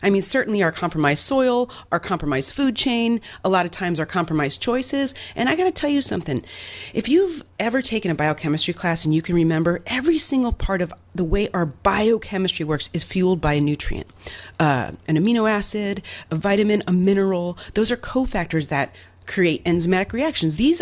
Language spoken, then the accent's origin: English; Midwest, United States; Yep, I grew up in the Midwest